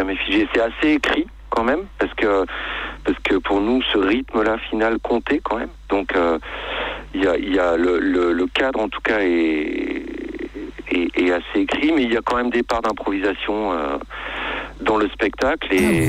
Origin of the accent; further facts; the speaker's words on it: Auvergne-Rhône-Alpes, France; Nous, on vient de la Drôme.